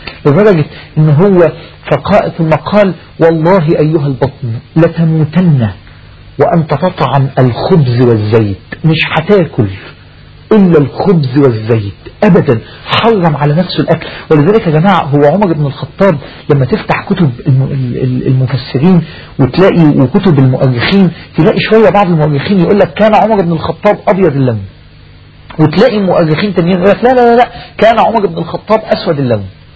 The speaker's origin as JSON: {"language": "Arabic", "country": "Egypt", "said": "مش بنمون والعياذ بالله لأن احنا مصريين"}